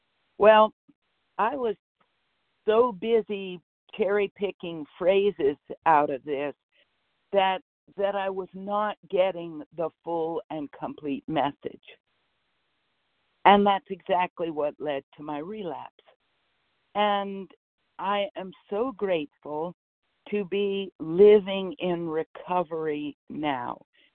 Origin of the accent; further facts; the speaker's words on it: North Carolina, United States; now in Vermont, United States; I'm from North Carolina, although I'm currently in Vermont.